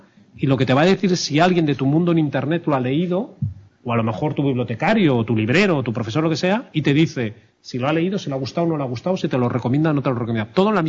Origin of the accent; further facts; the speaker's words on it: Bilbao, Basque Country, Spain; porque vivimos en ciudades pequeñas, yo soy de Bilbao, y no encuentras mucha gente con tus mismas afinidades